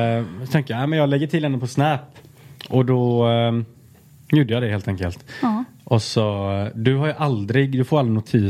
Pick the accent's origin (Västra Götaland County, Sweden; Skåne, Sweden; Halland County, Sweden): Västra Götaland County, Sweden; Alingsås; jag är halvdansk gubbe från Alingsås typ.